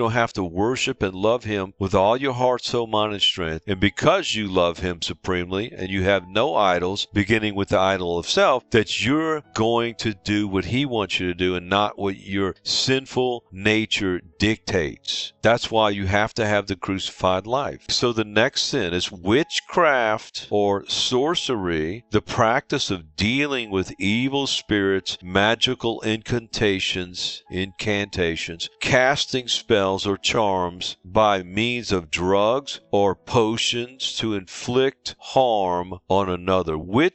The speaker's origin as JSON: {"language": "English", "town": "New Orleans", "region": "Louisiana", "country": "United States", "tie": "born or raised there", "said": "I grew up in New Orleans where there's so much of this hate witchcraft and shops down there in the French Quarter"}